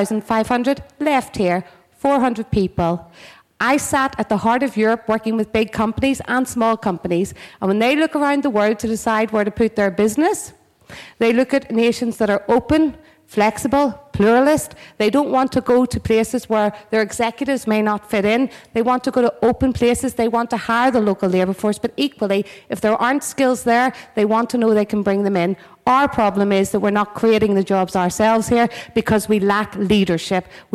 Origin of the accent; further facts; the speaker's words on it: Belfast, Northern Ireland, United Kingdom; also born or lived in London; I'm a Northern Irish Belfast girl. I lived in London for 7 years.